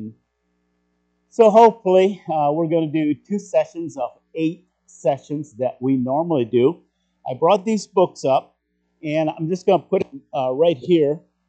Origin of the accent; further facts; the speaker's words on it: Ashland, Ohio, United States; from Ashland, Ohio. It's about 12 hours from here